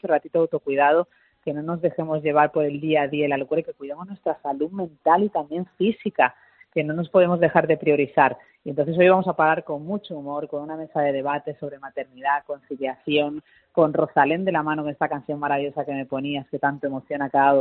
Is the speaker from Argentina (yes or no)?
no; Málaga, Andalusia, Spain; Como malagueña